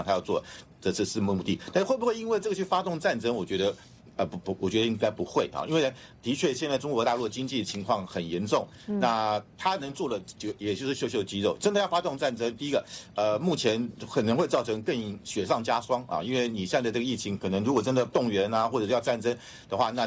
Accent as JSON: {"language": "Chinese", "country": "Taiwan", "said": "我们台湾人，我觉得这次看到了就是一个恐惧"}